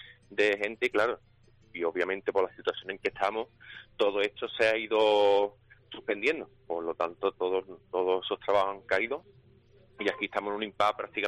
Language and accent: Spanish; Cádiz, Andalusia, Spain; porque aquí todos somos de Cádiz